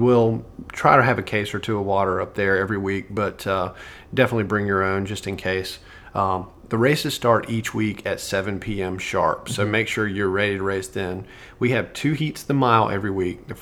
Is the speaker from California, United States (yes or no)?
no; Charlotte, North Carolina, United States; I grew up in Charlotte, went to Carolina, so I grew up at the Charlotte Tuesday night track meets.